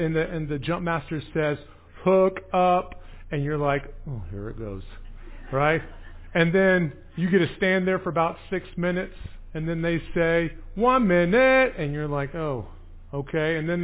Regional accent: Virginia, United States; I also have a big part of growing up in Virginia.

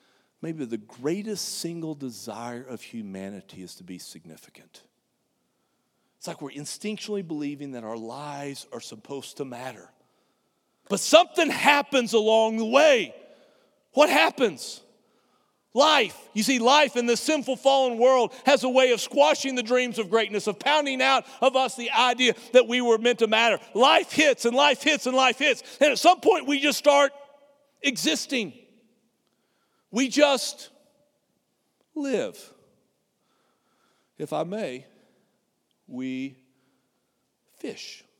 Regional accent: Texas, United States; I got to make the trek up to the place where I grew up in the Texas Panhandle, and I visited my parents.

